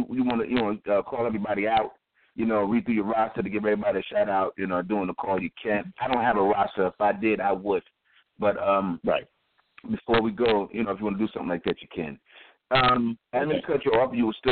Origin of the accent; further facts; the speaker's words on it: Spring Valley, United States; I'm from Spring Valley. I know these kids.